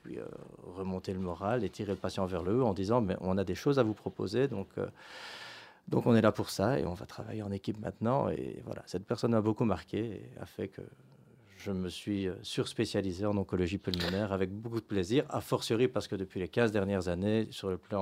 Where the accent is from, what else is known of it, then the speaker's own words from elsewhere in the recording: Verviers, Wallonia, Belgium; Je suis verviétois.